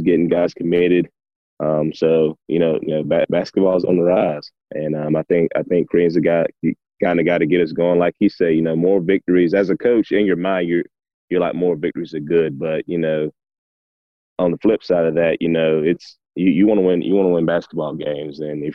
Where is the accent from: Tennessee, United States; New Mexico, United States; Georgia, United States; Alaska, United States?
Georgia, United States; Tifton; You know, PJ Horn is a Tifton product. You know, he's from my hometown, Tiff County, and I watched them win a state championship at Tiff County.